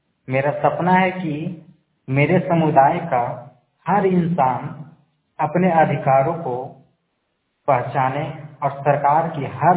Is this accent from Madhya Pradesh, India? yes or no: no; Bandarbela, Jharkhand, India; हजारीबाग जिले के परमा ब्लॉक में पढ़ने वाले बंदरबेला गांव का रहने वाला हूँ।